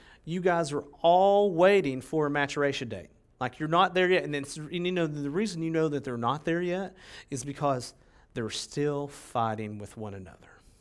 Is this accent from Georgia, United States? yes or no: no; Tennessee, United States; born there; now in Texas, United States; I'm an American. I live in Texas, right? Although I'm a native Tennessean by birth